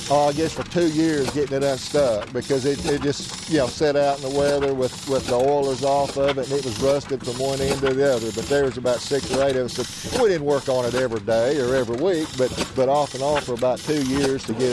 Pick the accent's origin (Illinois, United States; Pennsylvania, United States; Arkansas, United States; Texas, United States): Arkansas, United States; I grew up in South Arkansas in the oil field, so it was a fascination when I was growing up